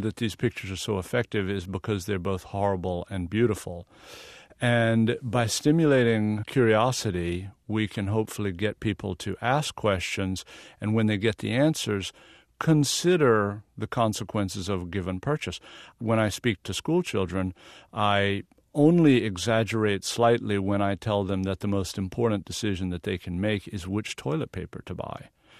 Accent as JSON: {"language": "English", "region": "the South", "country": "United States", "accent": "Southern", "said": "And I'm from the South, so in my best Southern accent, I said, excuse me, can I use your bathroom?"}